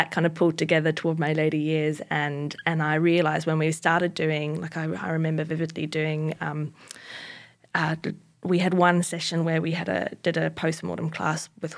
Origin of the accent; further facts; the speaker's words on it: Northland, New Zealand; I was born in North New Zealand, in Northland, and grew up on a small farm. Well, my parents weren't farmers, but we had like 15 acres.